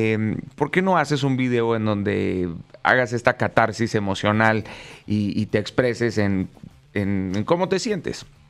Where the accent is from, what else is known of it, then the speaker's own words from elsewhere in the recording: Mazatlán, Sinaloa, Mexico; yo soy de Mazatlán, Sinaloa